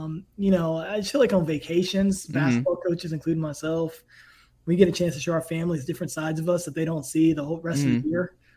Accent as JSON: {"language": "English", "town": "New Kent", "region": "Virginia", "country": "United States", "said": "Cause you know, I came from New Kent, Virginia, man, where like there was no basketball players coming out of there"}